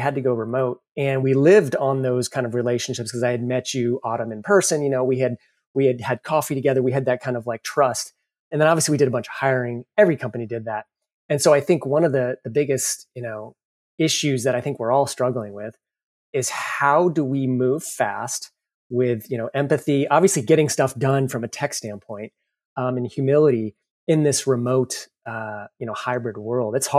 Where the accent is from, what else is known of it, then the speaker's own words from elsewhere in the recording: East Coast, United States; now in Bay Area, United States; So I'm originally from the East Coast. I'm talking to you from the West Coast.